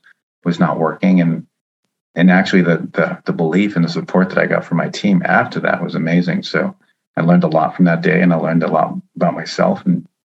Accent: United States; just because of the you know, being American, being in national championships.

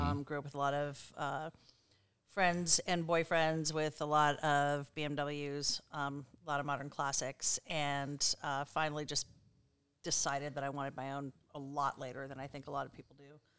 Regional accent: East Coast, United States; also born or lived in Wisconsin; Most recently, the Midwest, Wisconsin. Okay. But I'm originally from the East Coast.

